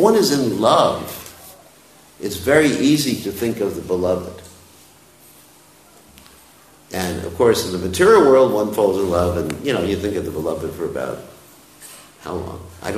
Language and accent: English; United States; born there; You know, I was born in America. I had several guns, so I know how to do this stuff.